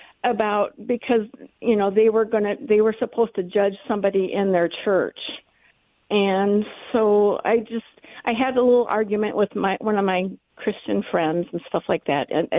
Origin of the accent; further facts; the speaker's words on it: Minnesota, United States; She's from Minnesota. I'm from Minnesota.